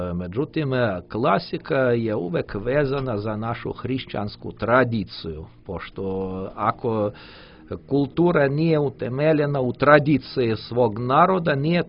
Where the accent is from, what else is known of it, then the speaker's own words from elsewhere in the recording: Russia; Serbian is a second language; 80-ih godina to je bilo nešto čudno, možda ja kao Rus, možda sam mu više pažnje posvetio u to vrijeme